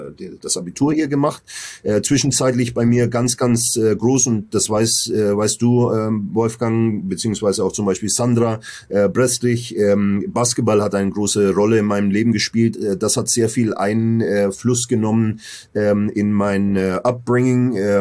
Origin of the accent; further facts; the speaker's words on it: Wichita, Kansas, United States; also ich bin im Mittleren Westen aufgewachsen, in Wichita, Kansas.